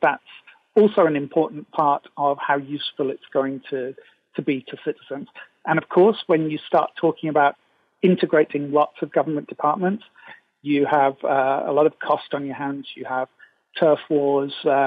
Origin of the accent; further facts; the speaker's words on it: United Kingdom; I'm British.